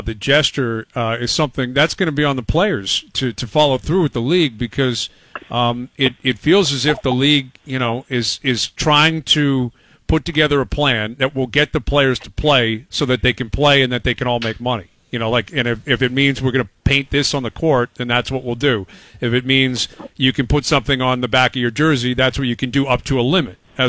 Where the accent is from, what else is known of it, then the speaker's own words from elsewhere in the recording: Toronto, Ontario, Canada; So we represent Ontario, two Ontario boys. We're both from Toronto.